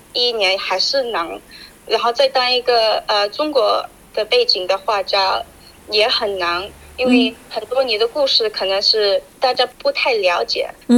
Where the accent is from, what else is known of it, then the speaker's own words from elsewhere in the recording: Australia; 我在澳洲长大的时候，我感觉这个 freedom 是因为我在一个地方是跟我的我的 heritage 我的身份有关系的